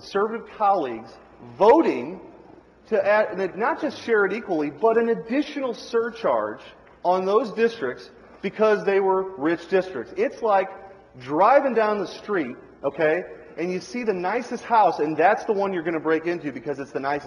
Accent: United States; I mean, to me, as an American, that is one of the greatest moments.

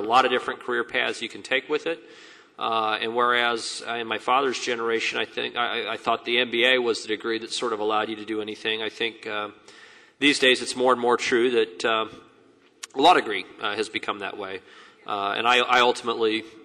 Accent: Kansas City, Missouri, United States; Well, I grew up in Kansas City and still love it very much.

